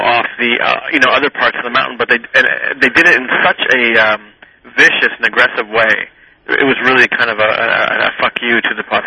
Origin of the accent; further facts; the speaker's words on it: Montreal, Quebec, Canada; now in Toronto, Canada; I live in Toronto right now, which I'm slightly ashamed of, but I am from Montreal originally.